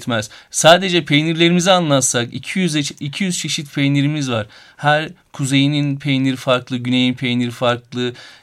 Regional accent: Denizli, Turkey; Ben kendim Denizliliyim.

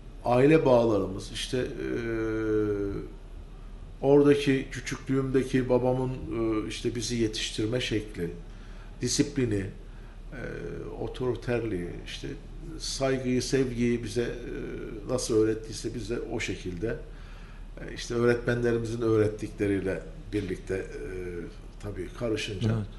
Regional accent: Osmaniye, Turkey; born there; annem Adanalı, babam hı-hı, Osmaniyeli. Ben Osmaniye'de doğdum.

